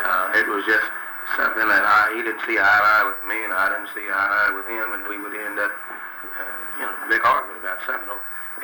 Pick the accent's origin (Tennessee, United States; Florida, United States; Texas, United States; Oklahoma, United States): Texas, United States; Dallas; that neighborhood in East Dallas, right over by Fair Park, Haskell Avenue, you know, I grew up on Avenue, you know, in that area around there.